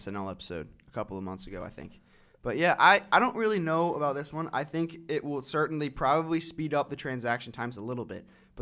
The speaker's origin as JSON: {"language": "English", "town": "Toronto", "region": "Ontario", "country": "Canada", "tie": "born or raised there", "said": "The guy that I grew up watching in Toronto and Philly"}